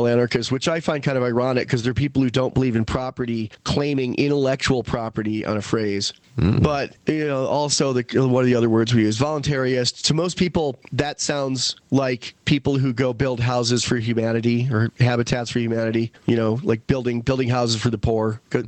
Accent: Westfield, New York, United States; The house I grew up in Westfield, New York, this house was built in 1850.

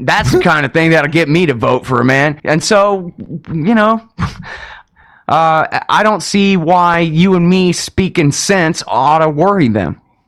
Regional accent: Texas, United States; also born or lived in Florida; No, born in Florida. Born in Florida. Moved to Texas very young.

